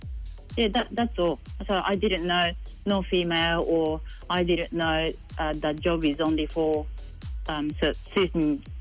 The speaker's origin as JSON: {"language": "English", "country": "Japan", "second_language": "English", "said": "I'm from Japan, Northern Hemisphere."}